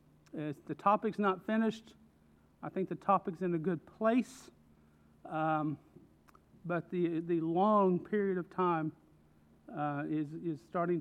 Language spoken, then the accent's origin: English; Lexington, Kentucky, United States; So I was born in Lexington, Kentucky, on the campus of University of Kentucky. Dad was ROTC. We moved few times there around Lexington.